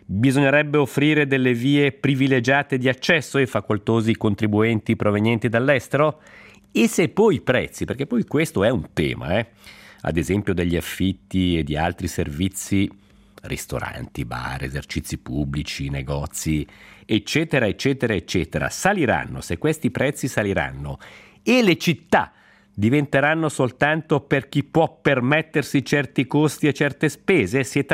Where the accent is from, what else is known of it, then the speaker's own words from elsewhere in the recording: Switzerland; su quanto già paghiamo noi cittadini, cittadine, noi svizzeri, insomma i svizzere